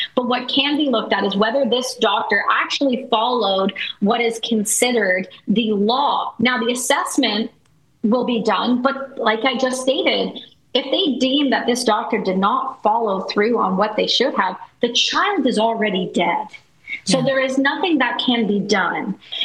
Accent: Canada; I'm Canadian

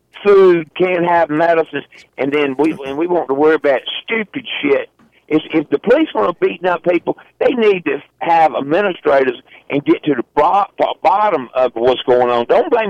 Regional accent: Roanoke Rapids, North Carolina, United States; Well, how about that? I'm from Roanoke Rapids. Been here all my life.

